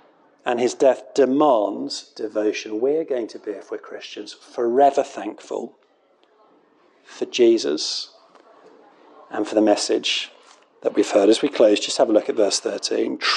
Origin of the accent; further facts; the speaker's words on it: United Kingdom; I mean, I know that if we're British, we probably don't do big emotions